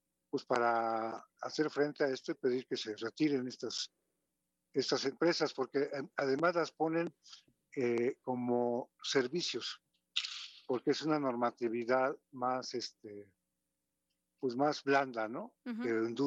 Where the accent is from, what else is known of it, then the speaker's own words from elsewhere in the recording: La Cañada, Querétaro, Mexico; el Marqués, donde somos nosotros de La Cañada